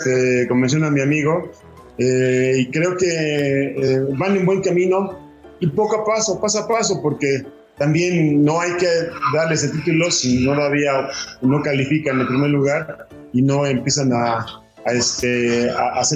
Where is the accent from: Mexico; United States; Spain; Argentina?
Mexico; como mexicano que soy